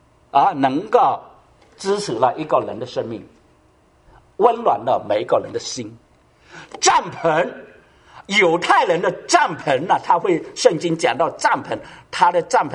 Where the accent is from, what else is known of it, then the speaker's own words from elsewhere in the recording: China; 我们中国人呢还好，中国人啊，不对就不搬